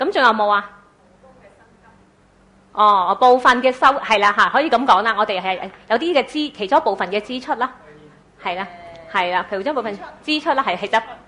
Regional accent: China; 背即系财咁解啊！我哋中国人话。

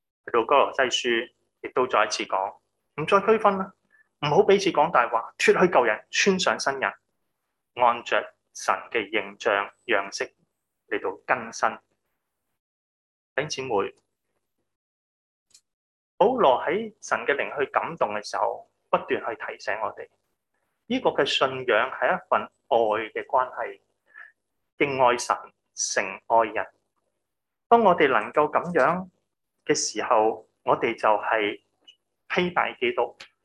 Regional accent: Hong Kong; 原来先发觉呢我们香港人学的英文是很办公室那些很荒谬的英文的

